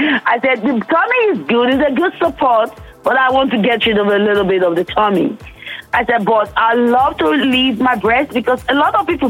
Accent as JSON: {"language": "English", "country": "Ireland", "said": "everybody knew I was from Ireland."}